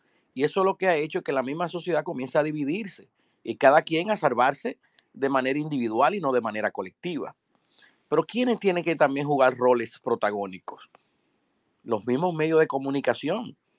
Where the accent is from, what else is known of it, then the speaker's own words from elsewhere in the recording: Dominican Republic; son cosas que debemos nosotros como dominicanos unirnos